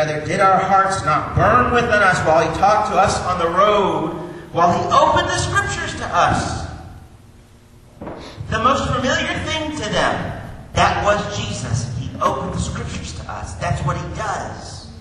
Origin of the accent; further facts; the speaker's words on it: Kansas City, Missouri, United States; I grew up in Kansas City. The Chiefs don't win.